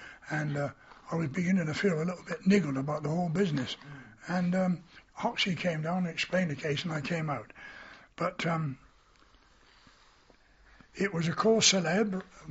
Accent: England, United Kingdom; So I said

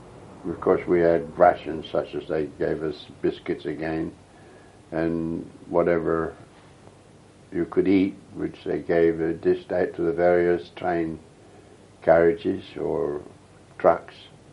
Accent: England, United Kingdom; I'm an Englishman.

